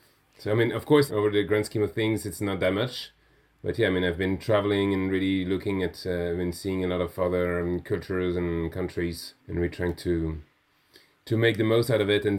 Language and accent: English; Geneva, Switzerland; also born or lived in Iceland; Yeah, born and raised in Geneva.